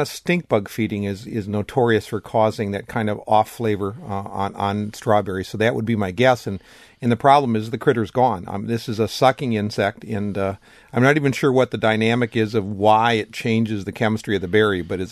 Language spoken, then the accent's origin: English; Wisconsin, United States; you know, my perspective growing up in Wisconsin, the last few years, the mosquitoes have been on the light side